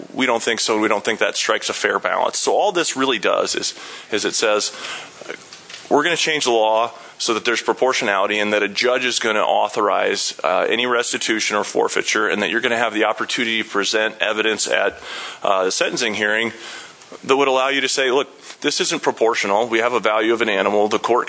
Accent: Pierre, South Dakota, United States; I'm an attorney from Pierre and a registered lobbyist for the South Dakota Landowner Outfitter Alliance.

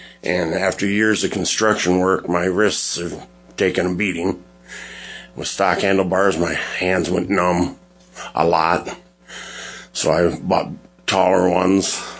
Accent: Pierre, South Dakota, United States; I'm from Pierre. And I've ridden for a lot of years.

